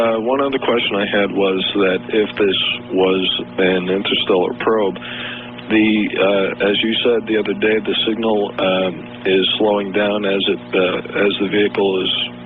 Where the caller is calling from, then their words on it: Las Vegas, Nevada, United States; I'm from Las Vegas.